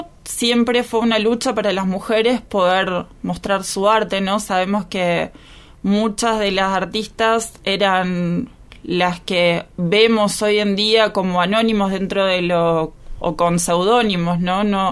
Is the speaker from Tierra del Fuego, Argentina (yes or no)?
yes; Río Grande, Tierra del Fuego, Argentina; yo soy de acá, de Tierra del Fuego, nací en Río Grande